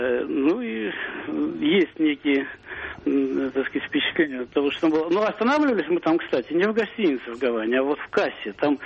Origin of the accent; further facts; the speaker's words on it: Moscow, Russia; я из Москвы.